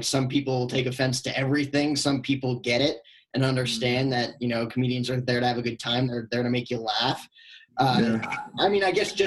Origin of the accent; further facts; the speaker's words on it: Fort Lee, New Jersey, United States; I grew up right outside Manhattan, Fort Lee, New Jersey.